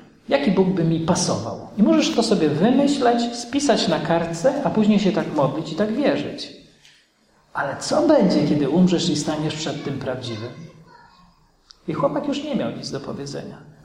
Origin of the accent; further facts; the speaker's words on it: Kraśnik, Lublin Voivodeship, Poland; w mojej rodzinnej miejscowości Kraśnik na Lubelszczyźnie